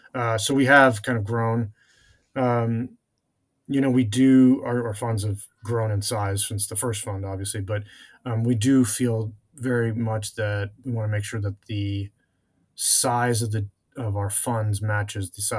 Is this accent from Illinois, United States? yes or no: no; Washington, District of Columbia, United States; Well, you know, I grew up in Washington, D.C., so I read The Washington Post and the New York Times also.